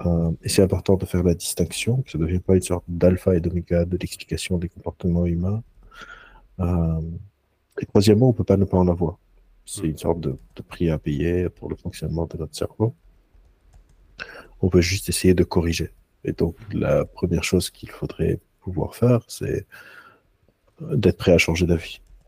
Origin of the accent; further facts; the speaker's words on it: Lebanon; J'ai grandi au Liban.